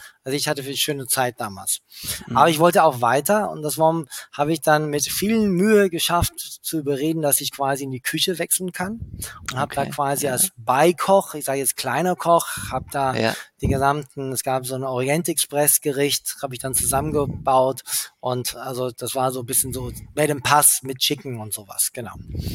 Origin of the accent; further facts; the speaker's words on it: England, United Kingdom; weil ich bin ja in England aufgewachsen